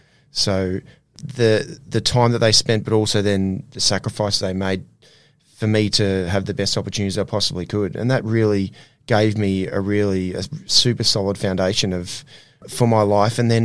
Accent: Ipswich, Australia; my environment that I grew up in around Ipswich, growing up in Ipswich as well, was a sporting community in a big way.

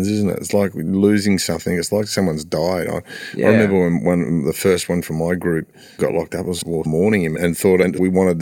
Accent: Mount Druitt, New South Wales, Australia; Same with Mount Druitt. We're growing up in Mount Druitt.

